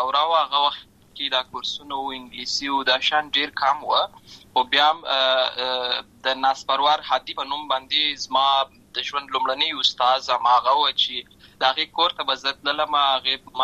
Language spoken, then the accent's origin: Pashto; Uruzgan, Afghanistan; also born or lived in Lashkargah, Helmand; زه په اصل کې د ورزغان ولایت یم اما زه په هلمند ولایت د شکرګا کې پیدا شوی یم